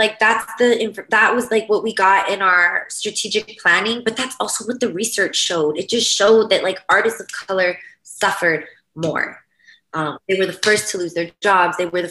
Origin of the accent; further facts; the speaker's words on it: California, United States; You know, and I grew up in California. My dad is a migrant farm worker.